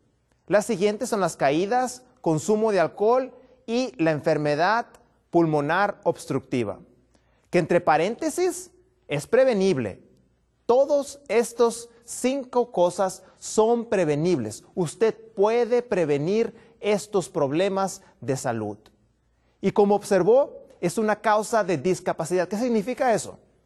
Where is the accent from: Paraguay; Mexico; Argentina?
Mexico; Baja California; vengo desde Baja California